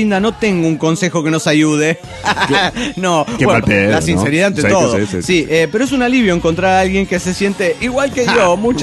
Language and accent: Spanish; Comitán, Chiapas, Mexico; de Comitán, Chiapas, México.